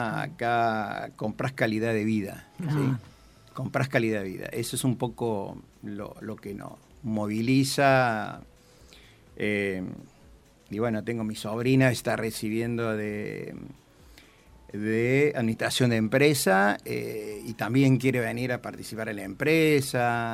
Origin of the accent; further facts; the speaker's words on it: Argentina; Porque yo vengo del Mediterráneo, o sea, en el centro de Argentina